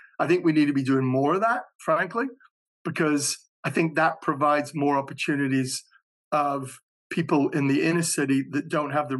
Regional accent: Ghana; I'm not African-American, I'm from Ghana.

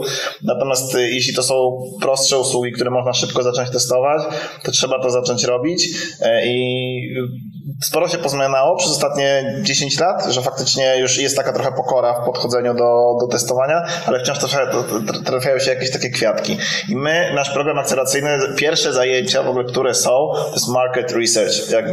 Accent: Białystok, Podlaskie Voivodeship, Poland; że jestem z Białegostoku

